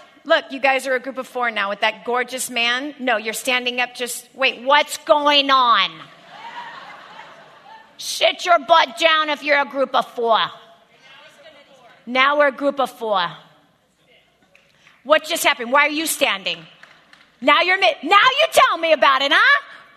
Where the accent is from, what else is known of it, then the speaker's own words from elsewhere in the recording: California, United States; bah, I'm from California.